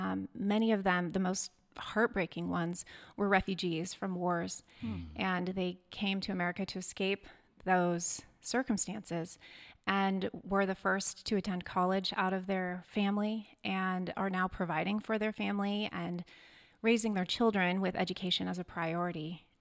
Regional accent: Canby, Oregon, United States; also born or lived in Seattle; Well, as Alana stated, I am also a native Oregonian. I grew up in Canby, southeast of Portland. Spent about a decade in Seattle before coming down here in 2013

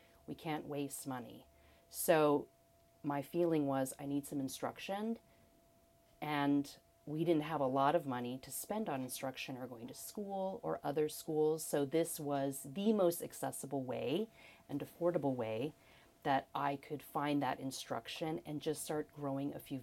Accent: Hawaii, United States; Growing up in Hawaii, we didn't have rhubarb. We didn't have kohlrabi. We couldn't find kale.

